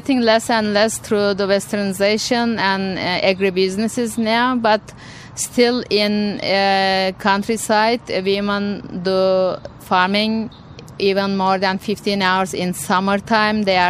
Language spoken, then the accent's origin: English; Turkey; English is a second language; also born or lived in Australia / New Zealand; now in Seattle, United States; I'm originally from Turkey, living in Seattle for 2 years now. Before that, I have lived in Australia and New Zealand about 11 years.